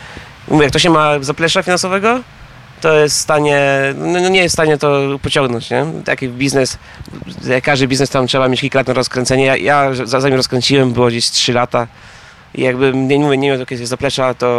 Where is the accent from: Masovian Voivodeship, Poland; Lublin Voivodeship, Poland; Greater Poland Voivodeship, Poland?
Greater Poland Voivodeship, Poland; Piła; born there; Tak, tutaj no to urodzenie, tutaj urodziłem się, mieszkam i działam.